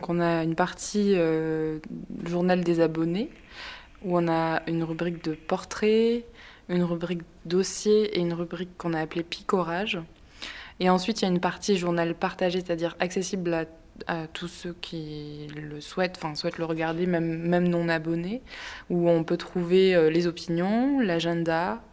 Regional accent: Occitanie, France; Moi, je suis originaire du Tarn et je viens de Toulouse, donc il y a une grande ville.

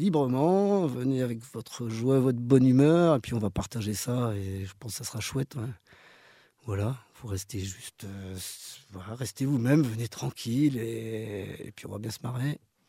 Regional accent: Hauts-de-France, France; Moi, je viens du Nord, hein, donc voilà, la pluie ne me fait pas peur.

